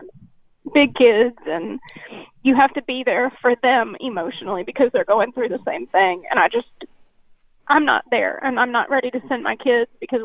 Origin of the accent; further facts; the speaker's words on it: Galveston, Texas, United States; I grew up in Galveston, and we've always lived off the ground on pilings, so I don't like living on the ground